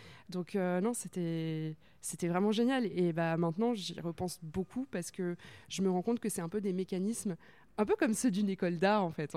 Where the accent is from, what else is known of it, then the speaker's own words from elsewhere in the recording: Île-de-France, France; Je suis parisienne. Je suis née